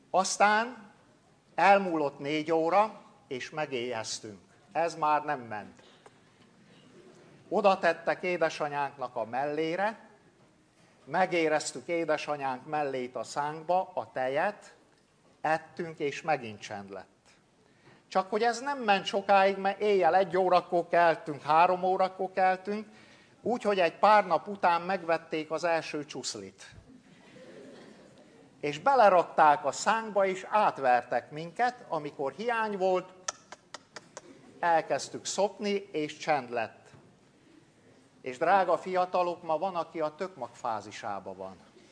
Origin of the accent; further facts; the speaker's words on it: Transylvania, Romania; én egy színmagyar, színreformátus faluba születtem és nőttem fel Erdélybe.